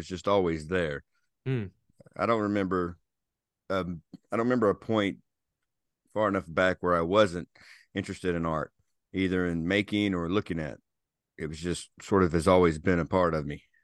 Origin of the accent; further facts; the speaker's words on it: Petal, Mississippi, United States; also born or lived in Panama; Well, I grew up in Petal, which is, you know, sort of, you know, closer to Hattiesburg than Laurel. And, I mean, I was born in Panama, so we kind of lived all over because my dad was in the service.